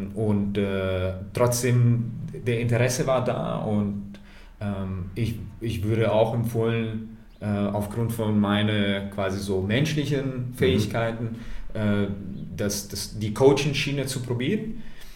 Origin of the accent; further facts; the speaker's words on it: Varese, Lombardy, Italy; Also ich bin groß geworden in also meine Kindheit habe ich in Varese erlebt, also gelebt. Und Varese ist eine Basketballstadt.